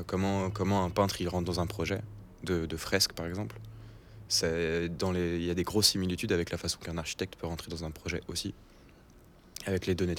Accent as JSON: {"language": "French", "town": "Lyon", "region": "Auvergne-Rhône-Alpes", "country": "France", "said": "une asso à Lyon, là d'où je viens."}